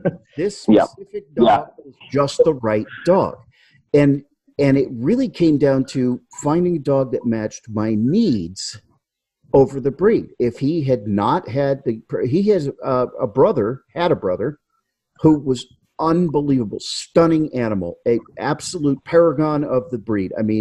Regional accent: Alaska, United States; I grew up in Alaska. I grew up around Malamutes.

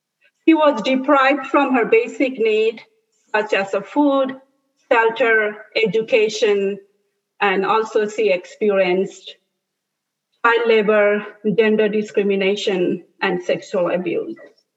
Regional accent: Nepal; now in United States; I'm originally from Nepal. I have lived in Washington State for the last 16 years

